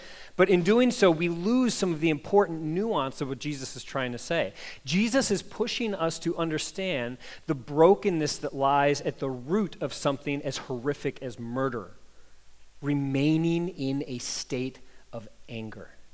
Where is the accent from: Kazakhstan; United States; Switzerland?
United States; Midwest; I grew up in the Midwest. It's not like that in the Midwest. So in the Midwest, we have this thing called Midwest nice, okay?